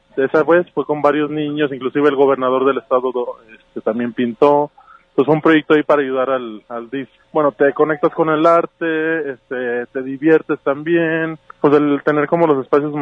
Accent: Arandas, Jalisco, Mexico; en la cultura y en las artes aquí en Arandas.

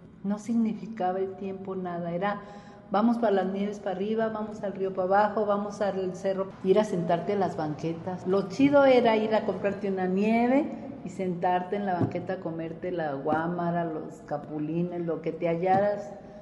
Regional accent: El Salto, Jalisco, Mexico; En ese momento fui consciente que esa era mi infancia en el Salto.

